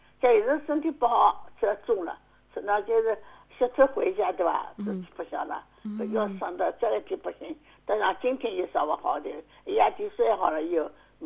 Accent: Shaoxing, Zhejiang, China; now in Shanghai, China; 我现在在上海嘛，在老年大学唱戏的呀，我绍兴人啊，很绍兴戏

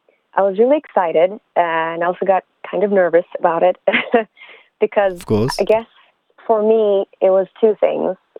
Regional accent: Stockholm, Stockholm County, Sweden; I was born and raised in Stockholm, Sweden. My parents came here as political refugees before I was born in the early 80s.

